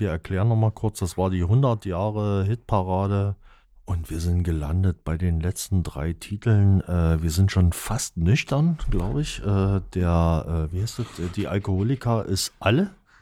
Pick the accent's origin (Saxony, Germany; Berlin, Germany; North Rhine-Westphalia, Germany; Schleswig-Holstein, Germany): Saxony, Germany; T.O.C., sorry, ich bin ja Sachse, ich kann das nicht aussprechen.